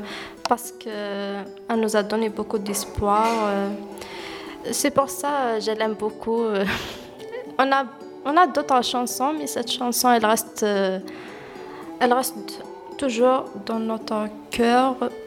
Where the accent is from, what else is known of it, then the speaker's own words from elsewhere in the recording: Algeria; French is a second language; moved away as an adult; now in Mayenne, France; je suis algérienne. Je suis ici à Mayenne depuis 7 mois.